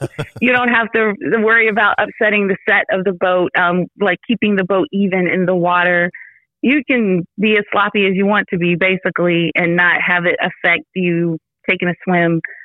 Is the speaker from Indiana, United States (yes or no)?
yes; Indianapolis, Indiana, United States; Well, I grew up here in Indianapolis on the west side, so northwest side. So I've been in on this part of town my whole life, basically.